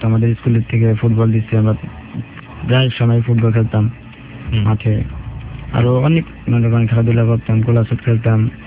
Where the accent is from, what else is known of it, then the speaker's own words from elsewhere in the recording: Barisal, Barisal Division, Bangladesh; আমাদের বাড়ি হলো বরিশালে।